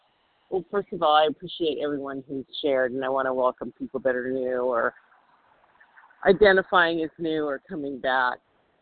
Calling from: Santa Monica, California, United States; I'm calling from Santa Monica, and I'm out of breath because I got out of bed today and I went for a walk

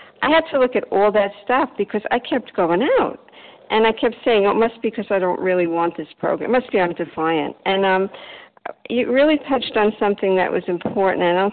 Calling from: Delray Beach, Florida, United States; I'm calling from Delray Beach, Florida.

